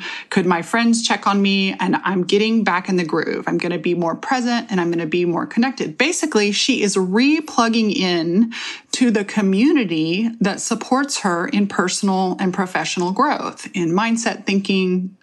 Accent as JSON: {"language": "English", "region": "Texas", "country": "United States", "said": "I am from Texas, y'all"}